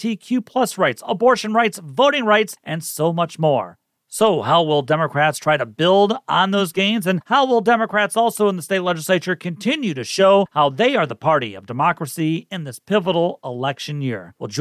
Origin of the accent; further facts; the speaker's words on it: Redford Township, Michigan, United States; And growing up in Redford Township myself years ago